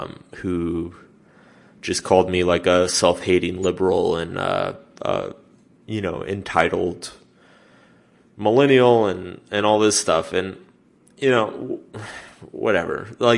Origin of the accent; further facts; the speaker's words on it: United States; And as an American, it's like, going to England or Australia or New Zealand, it's like, they get excited, just as excited. They're like, oh, you're from America.